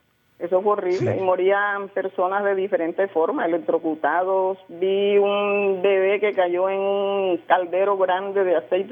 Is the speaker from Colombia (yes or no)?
yes; Sincelejo, Sucre, Colombia; now in Soledad, Colombia; Vivo en Los Almendros, Soledad, pero yo soy de Sabanas de Beltrán, Sucre, y me crié en Sincelejo.